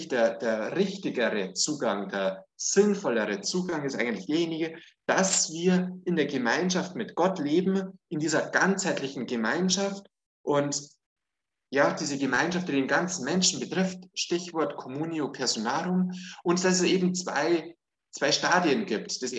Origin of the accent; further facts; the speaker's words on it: Bavaria, Germany; now in Austria; Ich komme gebürtig aus Oberbayern, also irgendwo östlich von München, und bin seit 10 Jahren in Österreich, in Niederösterreich.